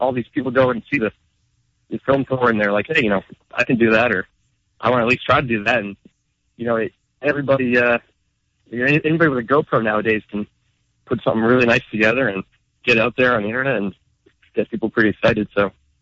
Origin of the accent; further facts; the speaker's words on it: New England, United States; now in Charleston, United States; So, you know, we're originally from New England, but we moved out to Charleston a couple years ago.